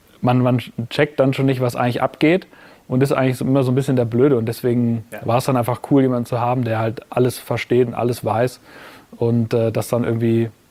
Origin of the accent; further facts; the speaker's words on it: Münster, North Rhine-Westphalia, Germany; meine Heimatstadt Münster.